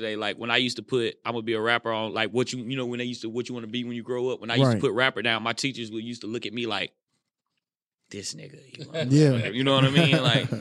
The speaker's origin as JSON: {"language": "English", "town": "Atlanta", "region": "Texas", "country": "United States", "said": "originally from Atlanta, Texas."}